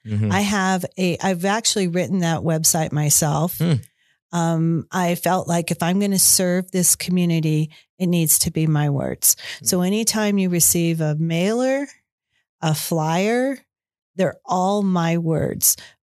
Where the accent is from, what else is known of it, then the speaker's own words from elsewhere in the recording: California, United States; And so I was born out in the Bay Area of California in a really small farming community. So when I came back here my first time, it was like coming to the city. This was a city compared to where I was from.